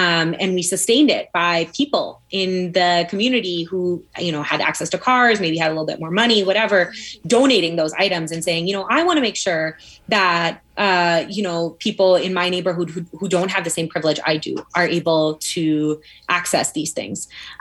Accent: Pakistan; Like, it's like my family, we're Pakistani, but on my mom's side of the family, they are not like native to Pakistan.

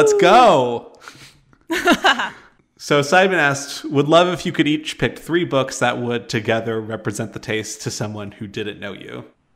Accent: Albuquerque, New Mexico, United States; I was born and raised in Albuquerque.

